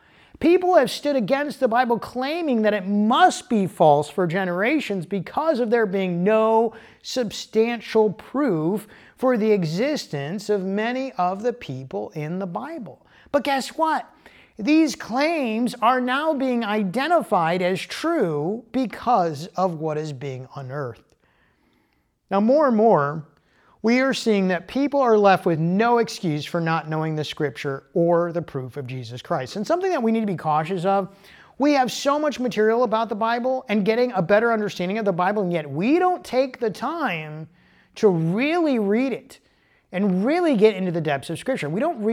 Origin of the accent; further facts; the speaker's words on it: Michigan, United States; So simply because I'm from Michigan and every year on Labor Day, the cider mills open for the season